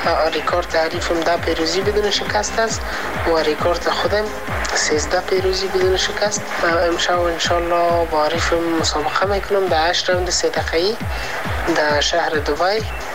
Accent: Afghanistan; now in United Arab Emirates

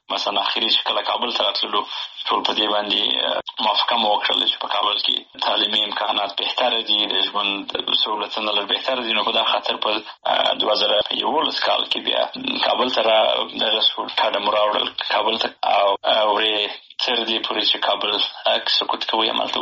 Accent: Helmand, Afghanistan; also born or lived in Bagram / Pakistan / Kandahar / Nangarhar; د هغې نه وروسته بیا بېرته راغلي یو په هلمند کښې. نو خاپوړي مې په هلمند کښې کړي دي، ابتدایي مکتب مې وړې شروع کړی، وروسته کندهار ته

